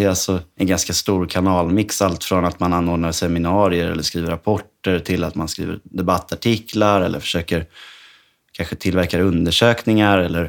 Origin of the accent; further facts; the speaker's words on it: Hässelby, Stockholm County, Sweden; Nej, men jag är uppväxt i Hässelby. Jag har bott i både lägenhet och radhus och villa där.